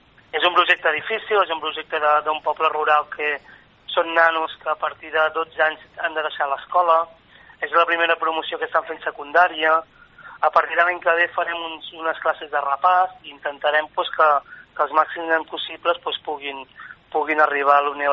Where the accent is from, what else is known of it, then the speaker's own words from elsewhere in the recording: Calella, Catalonia, Spain; sort d'haver nascut a un gran poble, no? Ja sembla que els últims anys no puc estar gairebé mai en el meu poble